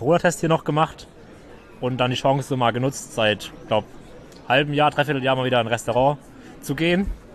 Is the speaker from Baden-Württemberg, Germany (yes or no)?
yes; Weinheim, Baden-Württemberg, Germany; aus Weinheim.